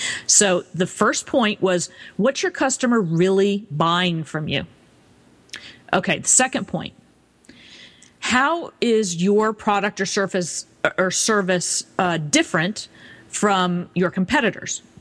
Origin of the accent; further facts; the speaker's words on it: Kansas City, United States; now in New York City, United States; from growing up in Kansas City to New York City, where I live now, to Paris, France, to Venice, Italy.